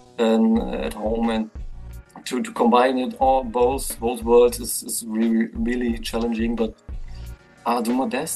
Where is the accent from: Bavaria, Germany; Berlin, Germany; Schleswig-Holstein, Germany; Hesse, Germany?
Berlin, Germany; I have to mention I'm from Germany, from the old GDR generation. I'm from the east side of Berlin